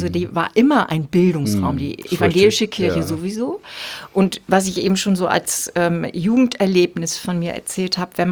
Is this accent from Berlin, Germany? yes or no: no; Wesselburen, Schleswig-Holstein, Germany; Also sonst in so einem Dorf, ich bin ja im Dorf aufgewachsen.